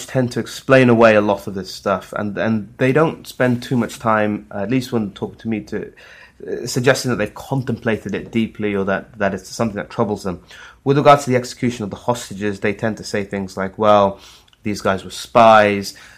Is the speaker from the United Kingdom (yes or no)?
no; Saudi Arabia; At a personal level, I'm a Muslim myself. I grew up in Saudi Arabia.